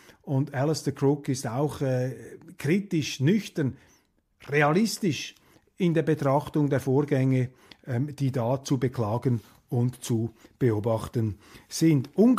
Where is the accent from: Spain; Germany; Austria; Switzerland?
Switzerland; aber als Schweizer habe ich hier vielleicht die Freiheit, auch meiner Sensibilität etwas Ausdruck zu geben